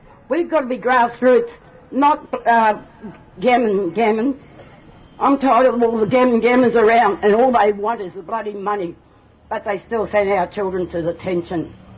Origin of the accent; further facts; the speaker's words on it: Rockhampton, Queensland, Australia; born there; I was born in Rockhampton. I'm a Goongarri woman.